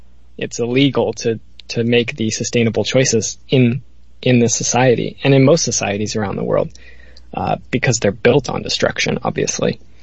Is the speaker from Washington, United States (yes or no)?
yes; Seattle, Washington, United States; you mentioned that I grew up in Seattle in the intro